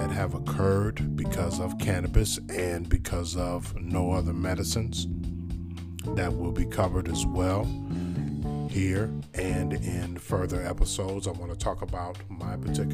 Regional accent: Michigan, United States; especially here in my home state of Michigan

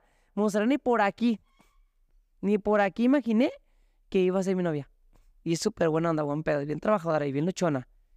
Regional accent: Jalisco, Mexico; Soy un jalisciense de alto nivel.

